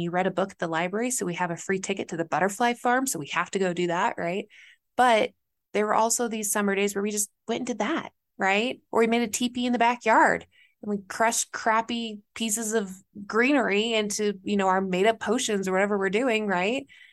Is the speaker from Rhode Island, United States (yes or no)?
yes; Rhode Island, United States; I grew up on the East Coast when I was younger, and we had these woods in the back of our house.